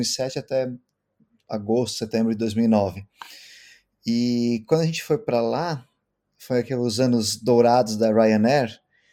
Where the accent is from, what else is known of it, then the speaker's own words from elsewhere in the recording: Itajaí, Santa Catarina, Brazil; also born or lived in Tubarão; mas eu cresci, a família toda de Itajaí, então eu cresci lá no litoral, passei acho que a minha vida inteira lá.